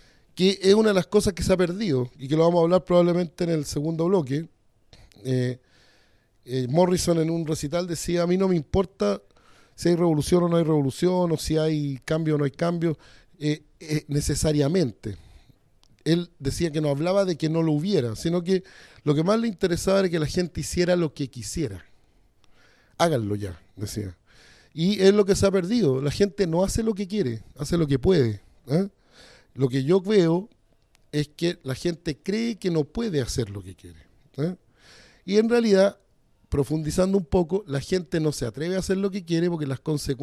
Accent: Chile; Vivimos en América Latina, vivimos, además nosotros somos los chilenos, vivimos en muy al sur junto con los argentinos

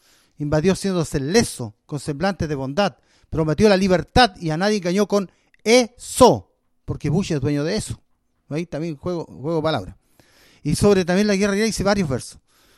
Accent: Valparaíso, Chile; soy de Valparaíso. Soy poeta artesano, soy un cronista ladino, soy de origen campesino, soy un guaso muy ufano.

